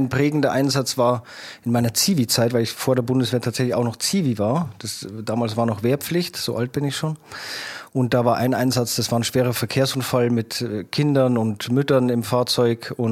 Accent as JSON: {"language": "German", "town": "Landshut", "region": "Bavaria", "country": "Germany", "said": "gell? Ich komme aus Landshut in Niederbayern."}